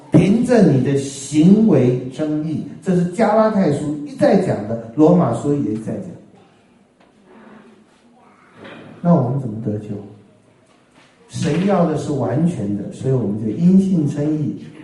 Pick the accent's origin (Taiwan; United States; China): China; 但是我们中国人很难接受这个观点